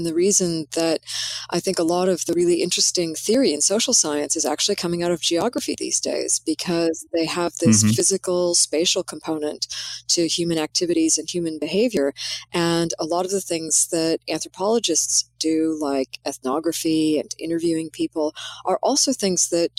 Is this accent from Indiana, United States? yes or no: no; California, United States; In my particular case, I'm from Southern California. I've always lived in an urban environment.